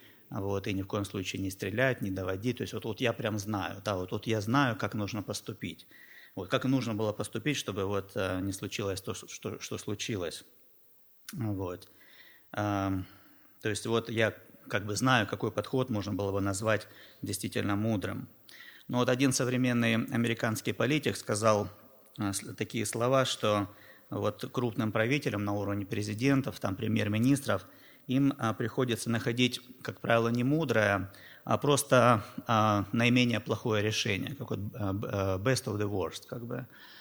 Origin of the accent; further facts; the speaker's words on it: Mariupol, Donetsk Oblast, Ukraine; Как вы знаете, я насчет с Украины, причем не просто с Украины, а именно с Донецкой области, из города Мариуполя, что на самом юге Донецкой области.